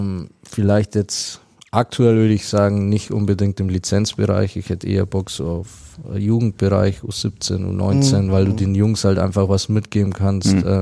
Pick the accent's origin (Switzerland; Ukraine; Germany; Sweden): Germany; Bavaria; Also als Kind in Bayern aufzuwachsen.